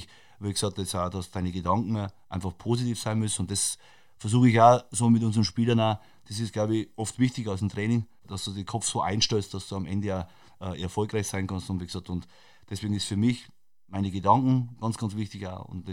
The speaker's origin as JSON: {"language": "German", "region": "Bavaria", "country": "Germany", "accent": "Bavarian", "said": "natürlich fühlt man sich in der Heimat wohl, keine Frage, also verkenne meinen bayerischen Dialekt und den werde ich ja nicht verkennen"}